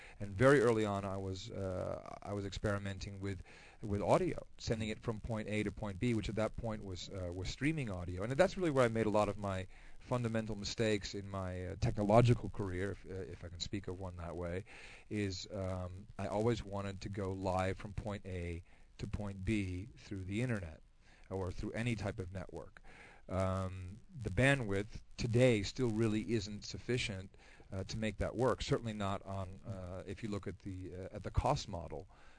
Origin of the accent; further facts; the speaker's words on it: Netherlands; where I grew up in the Netherlands